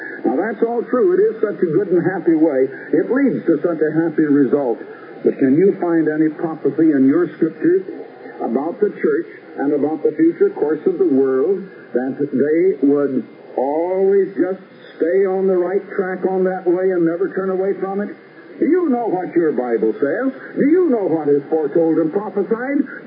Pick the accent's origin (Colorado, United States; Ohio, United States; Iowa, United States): Iowa, United States; also born or lived in Illinois; So I have lived in Illinois as well as Iowa. I was born and raised in Iowa, went completely through school in Iowa.